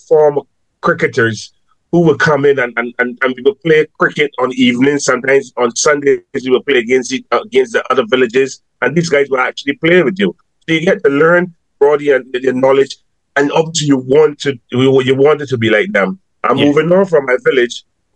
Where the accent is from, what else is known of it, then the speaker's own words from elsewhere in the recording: Haynesville, Jamaica; Although I grew up in Haynesville. Haynesville was more soccer, but then Haynesville also had cricket.